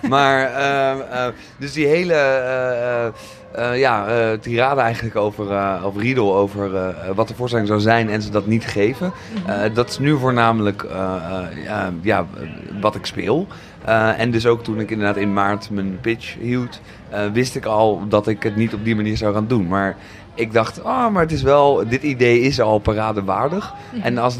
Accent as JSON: {"language": "Dutch", "town": "Zoetermeer", "region": "South Holland", "country": "Netherlands", "tie": "born or raised there", "moved": "as an adult", "said": "Ik ben opgegroeid in Zoetermeer."}